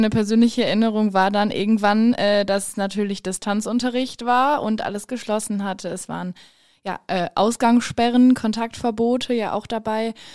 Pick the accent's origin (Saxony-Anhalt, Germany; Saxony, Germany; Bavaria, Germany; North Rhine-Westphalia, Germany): North Rhine-Westphalia, Germany; Bochum; ich komme aus Bochum, beziehungsweise habe zu der Zeit in Bochum gewohnt.